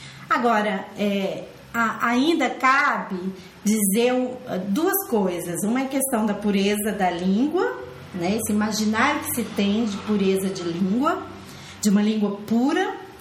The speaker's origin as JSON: {"language": "Portuguese", "country": "Brazil", "accent": "Brazilian", "said": "quando eu proponho ensinar como brasileira, não abro mão do meu papel de brasileira, não abro mão do meu sotaque de brasileira"}